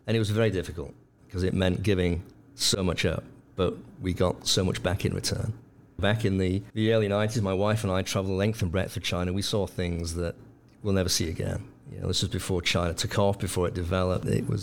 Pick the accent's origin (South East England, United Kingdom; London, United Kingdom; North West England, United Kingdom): North West England, United Kingdom; Manchester; when I was growing up in Manchester.